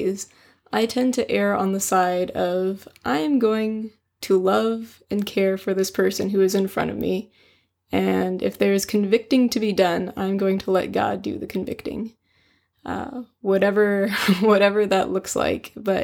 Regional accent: Pacific Northwest, United States; Again, I am from the Pacific Northwest.

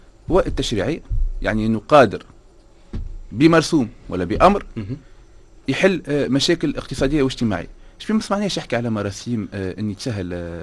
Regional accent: Tunisia; انا تونسي مواطن تونسي

